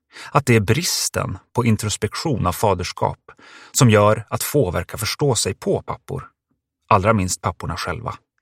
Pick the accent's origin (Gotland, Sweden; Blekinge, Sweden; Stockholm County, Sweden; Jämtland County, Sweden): Blekinge, Sweden; Sölvesborg; I min hemstad Sölvesborg började forna skolkamrater föröka sig några år efter gymnasiet.